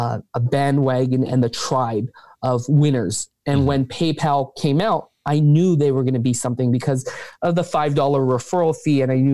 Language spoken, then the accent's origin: English; San Francisco, California, United States; Yeah, I grew up in San Francisco, went to, Zion Lutheran